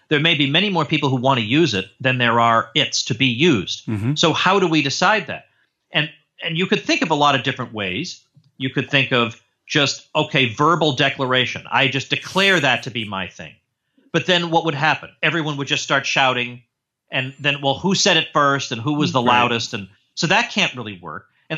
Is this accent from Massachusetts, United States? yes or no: yes; North Andover, Massachusetts, United States; I grew up in North Andover.